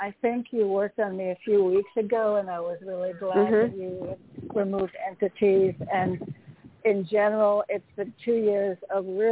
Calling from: Connecticut, United States; in Connecticut.

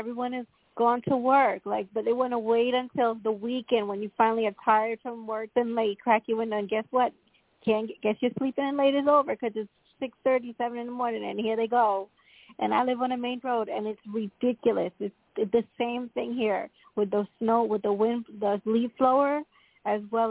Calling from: New York, United States; I'm calling from Long Island, New York

